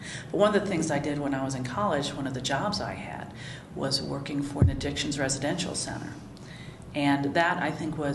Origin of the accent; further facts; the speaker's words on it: Ohio, United States; born there; also born or lived in Georgia / Missouri; I was born in Ohio, and we lived there till I was in second grade. Then we moved to Georgia, lived in southern Georgia for about 4 years, and then I moved to, I moved to Missouri, and then I lived there for about 3 years